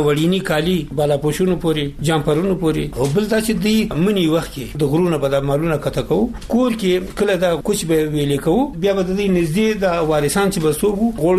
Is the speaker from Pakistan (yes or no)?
no; Nuristan, Afghanistan; now in Kabul, Afghanistan; مونږ د نورستان یو